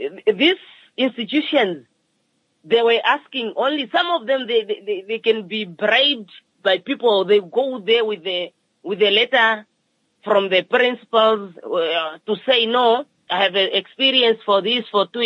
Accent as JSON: {"language": "English", "region": "Ohangwena", "country": "Namibia", "said": "especially me, I'm from Angwena region."}